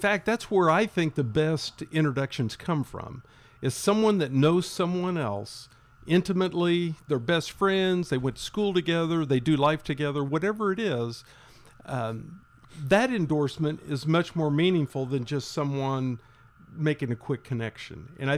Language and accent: English; Indiana, United States; Well, I grew up in Shelby County, just a little east of Indianapolis.